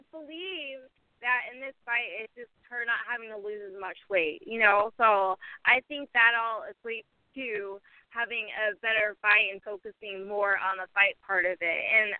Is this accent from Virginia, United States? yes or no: no; Phoenix, Arizona, United States; No, you know, I'm from Phoenix, so, I mean, I'm part Spanish. I'm part Hispanic by where I live, for sure.